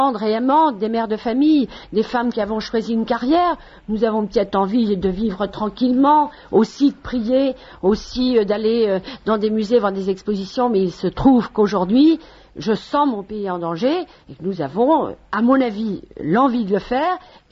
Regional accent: Paris, Île-de-France, France; Moi, je suis parisienne. Je ne suis pas du Pays Basque, mais je suis parisienne. Donc, cette ville est ma ville.

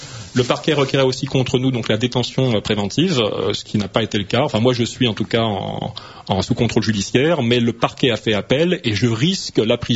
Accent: France; Français qui tient quand même au patrimoine historique

